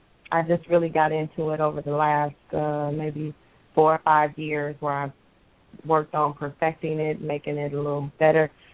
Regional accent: Kansas City, United States; I grew up in Kansas City, and so you hear, you know, from where I'm from, women don't really talk about their sexuality as much.

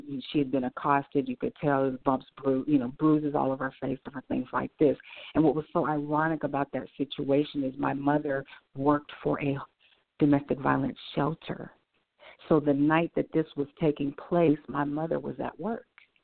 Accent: Iowa, United States; But I started out as a young mother. I'm from Iowa originally.

